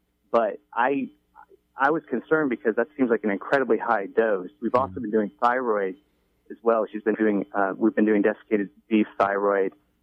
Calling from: Atlanta, Georgia, United States; I'm calling from Atlanta.

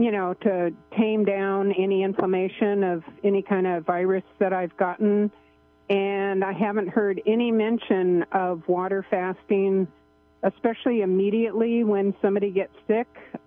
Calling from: Arcata, California, United States; I'm in Arcata.

